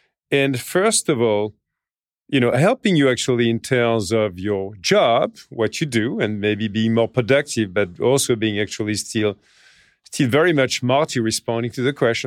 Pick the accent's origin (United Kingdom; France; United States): France; English is a second language; In my home country, in France